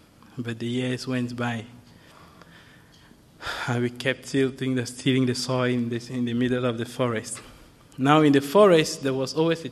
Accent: Cameroon; born there; I was born in Cameroon, and my parents were very devoted Christians.

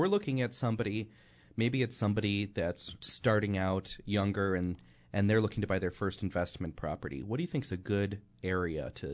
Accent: Orchard Park, New York, United States; I mean, I grew up in Orchard Park. I was a suburban guy.

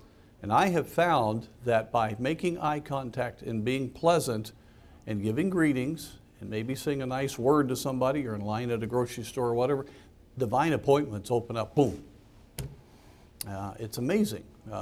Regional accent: United States; I'm still proud to be an American. I'm unapologetic about being an American.

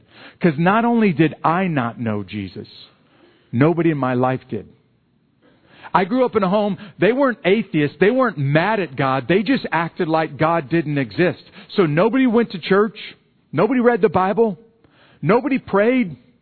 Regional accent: Fort Benning, Georgia, United States; And it happens in my hometown in Fort Benning, Georgia.

